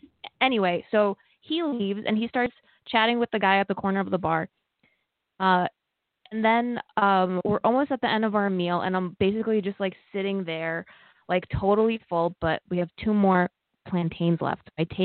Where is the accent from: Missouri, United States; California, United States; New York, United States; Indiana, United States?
New York, United States; So we told him that we're from New York